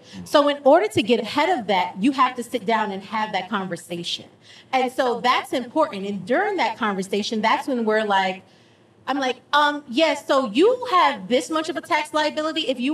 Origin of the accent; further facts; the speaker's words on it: New York, United States; now in Georgia, United States; Like Matt and I, we're from New York. New York kills you.